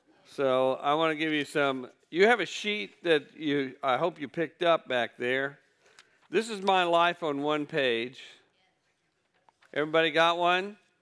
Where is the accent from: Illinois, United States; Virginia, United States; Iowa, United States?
Illinois, United States; now in Tennessee, United States; I was a Northern Presbyterian since I came from Illinois.